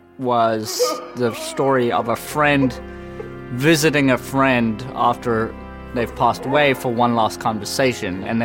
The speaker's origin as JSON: {"language": "English", "country": "South Africa", "tie": "born or raised there", "moved": "as an adult", "said": "I'm 26 years old and I'm a booking agent. I moved here from South Africa, my hometown"}